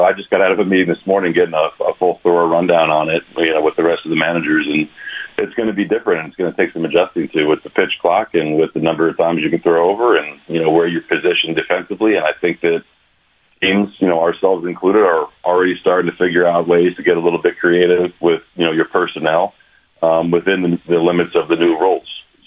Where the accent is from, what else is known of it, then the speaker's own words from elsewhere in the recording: New Jersey, United States; I've been a fan of his since I was a teenager growing up in New Jersey when he was playing.